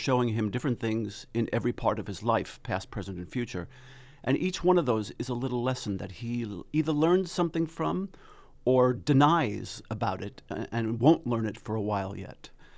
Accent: New York, United States; now in Los Angeles, United States; Born and raised in New York, but Los Angeles for 30 years now.

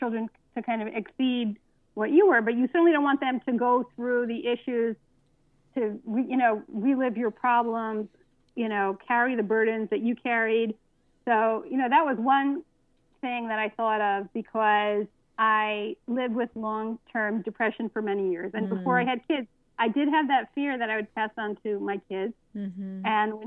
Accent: United States; now in Luxembourg; I'm a writer. I'm American born and bred, but I've been living overseas for many years. Now I live in Luxembourg.

